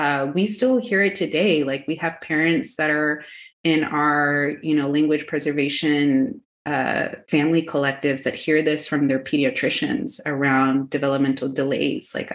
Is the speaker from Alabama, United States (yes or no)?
no; Houston, Texas, United States; Like, when they had kids in Houston, we grew up in Houston, they were told not to speak Spanish to their children